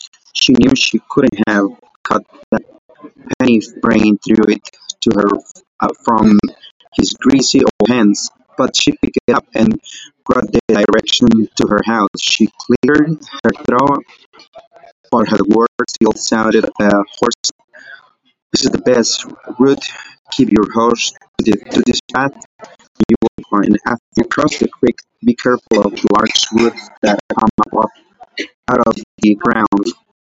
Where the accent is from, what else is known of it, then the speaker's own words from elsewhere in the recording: El Salvador; I'm from El Salvador, the capital of Salvador is San Salvador. El Salvador is a country of Central America.